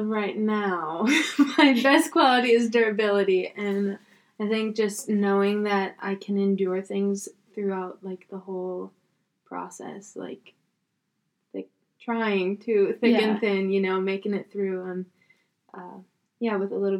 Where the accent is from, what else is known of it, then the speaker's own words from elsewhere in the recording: Minnesota, United States; now in Wisconsin, United States; Molly's roommate. I grew up in Minnesota and made my way over here to Wisconsin to study school elementary education